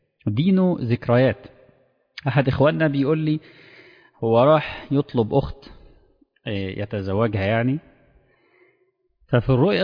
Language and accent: Arabic; Egypt; احنا عندنا في مصر